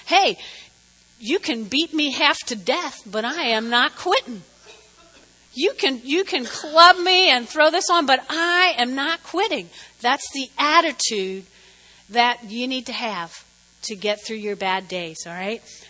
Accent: New Jersey, United States; So I grew up in North Jersey. You all know that. I grew up on this street as big as Weldon Avenue behind us, but they were all single-family homes.

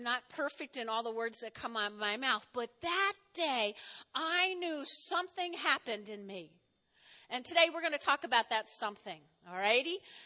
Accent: New Jersey, United States; I'm from Jersey. I have a lot of Irish in me.

